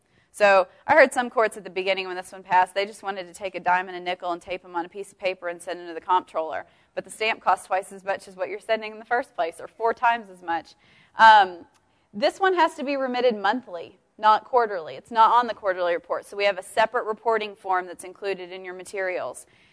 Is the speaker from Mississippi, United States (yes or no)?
no; Wisconsin, United States; I still say soda because I'm from Wisconsin, but everything in Texas is a Coke.